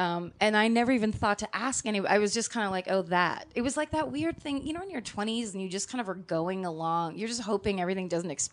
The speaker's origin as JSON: {"language": "English", "town": "Petaluma", "region": "California", "country": "United States", "tie": "born or raised there", "said": "There's a place that's on the way from my hometown, Petaluma."}